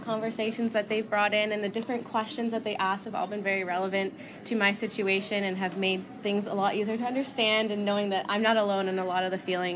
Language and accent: English; Canada; now in United States; So, I'm actually Canadian, so this is my first time living in the United States